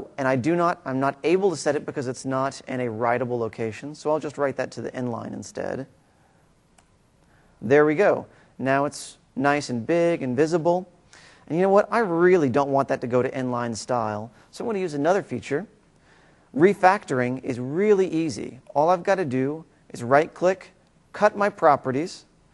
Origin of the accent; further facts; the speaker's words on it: Gulf Breeze, Florida, United States; my hometown of Gulf Breeze, Florida has got a lot of water.